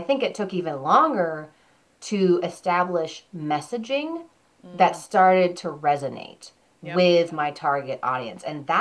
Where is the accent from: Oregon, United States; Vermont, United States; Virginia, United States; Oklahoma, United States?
Vermont, United States; also born or lived in Washington, D.C. / Los Angeles; I am originally from Vermont. I lived in D.C. for about 3 years. I lived in Los Angeles for about 9.